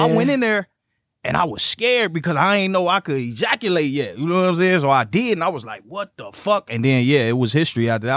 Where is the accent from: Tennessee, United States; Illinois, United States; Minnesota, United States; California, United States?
Illinois, United States; Chicago; Nah, I'm from Chicago.